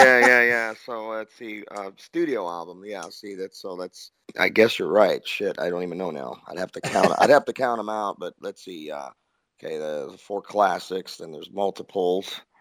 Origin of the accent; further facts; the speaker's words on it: Houston, Texas, United States; We don't live near each other, but yeah, we're all from the Houston area.